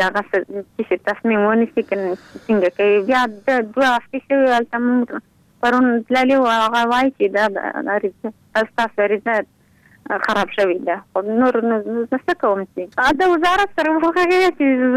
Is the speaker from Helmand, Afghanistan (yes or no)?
no; Tala wa Barfak, Baghlan, Afghanistan; مونږ مهاجر یو د ولسوالۍ تالو برخه ده